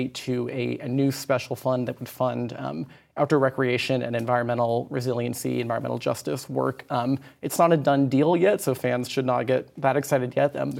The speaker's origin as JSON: {"language": "English", "region": "Washington", "country": "United States", "tie": "born there", "said": "I was born in Washington State, so I'll say the Seahawks."}